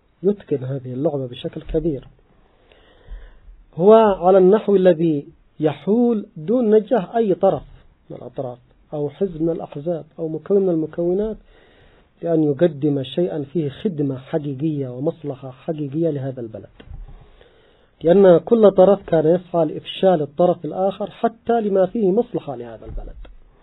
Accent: Yemen; حتى مثلا عندنا في اليمن سعوا إلى هذا

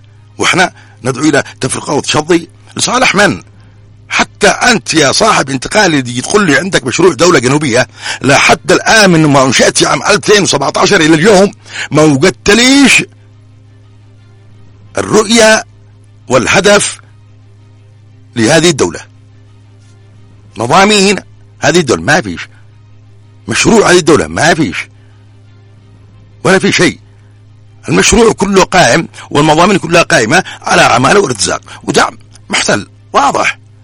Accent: Yemen; اسمي أنا يمني

